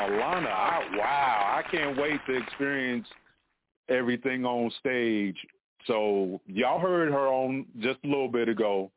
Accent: Shelby, North Carolina, United States; I'm from the Shelby area, so Shelby, Charlotte, surrounding area, y'all need to come and support your local artists.

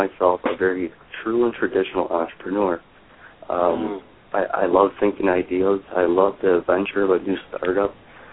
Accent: Wisconsin, United States; Yeah, I'm originally from Wisconsin, so I definitely...

